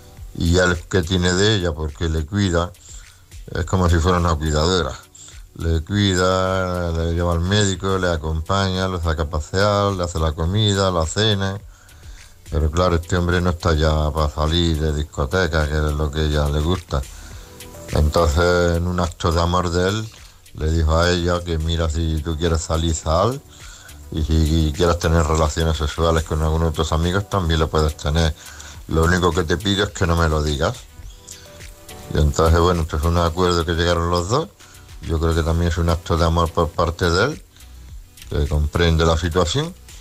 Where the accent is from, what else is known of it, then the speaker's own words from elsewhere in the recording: Palma, Balearic Islands, Spain; de Palma.